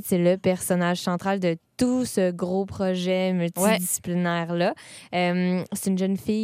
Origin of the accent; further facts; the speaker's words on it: Quebec City, Quebec, Canada; Exactement.